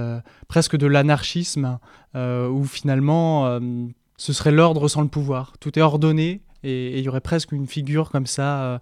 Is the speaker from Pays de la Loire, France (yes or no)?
yes; Pays de la Loire, France; born there; j'ai 25 ans, je réside à Laval et je suis né en Mayenne.